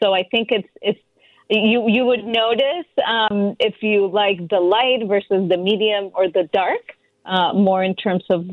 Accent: Colombia; some of our favorite baked goods that we grew up eating in Colombia

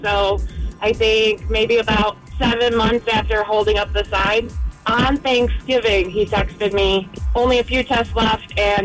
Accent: Lombard, Illinois, United States; now in Carol Stream, United States; I'm in the Carroll Stream area. I grew up in Lombard.

